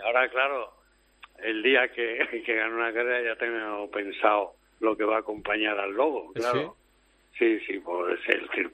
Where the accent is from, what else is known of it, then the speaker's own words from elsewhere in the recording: Pozuelo, Spain; en el taller de mi pueblo, en Pozuelo, un mecánico normal no lo hace